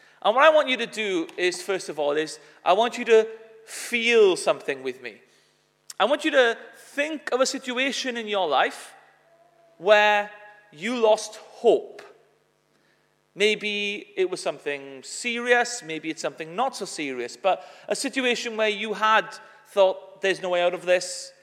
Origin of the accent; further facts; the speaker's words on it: Wales, United Kingdom; accent: Welsh; As you can tell, my accent is a Welsh one. However, I feel very much at home in Kent, as I am half Kentish, with my mother being from Dartford